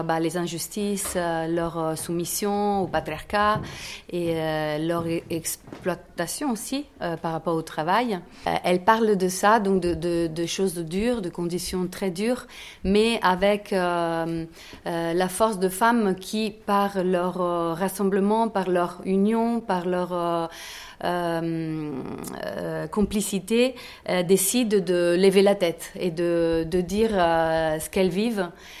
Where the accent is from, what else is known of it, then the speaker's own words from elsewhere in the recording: Italy; Et comme je suis italienne, ça me touche particulièrement.